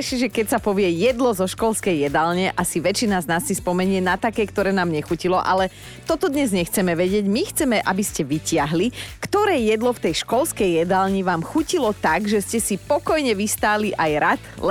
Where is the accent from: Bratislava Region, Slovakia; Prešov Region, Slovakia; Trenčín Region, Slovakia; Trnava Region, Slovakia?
Trnava Region, Slovakia; Borovce